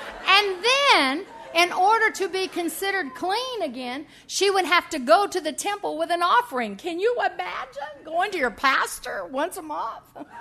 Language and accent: English; the South, United States; And we're from the South, so he turns to me and he says, Mama, go get the hymn books.